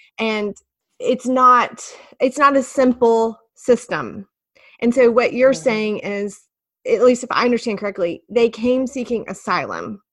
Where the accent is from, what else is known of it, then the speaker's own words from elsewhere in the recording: United States; I think I'll speak for myself as an American, even into my adult years